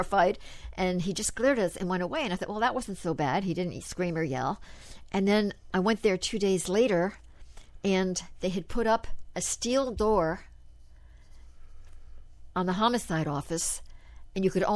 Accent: Paterson, New Jersey, United States; I'm from Paterson, New Jersey.

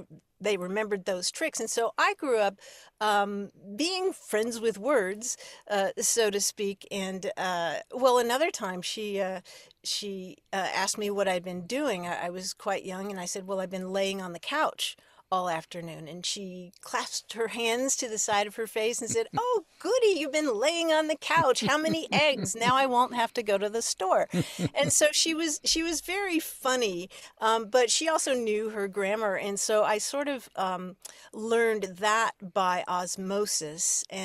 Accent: Louisville, Kentucky, United States; I grew up in Kentucky. My father was a professor at the Baptist Seminary in Louisville there, and my parents met there.

